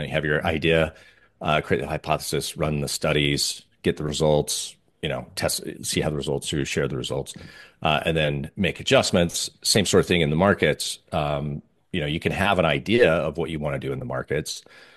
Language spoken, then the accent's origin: English; Utah, United States; I'm from Utah, so like small town.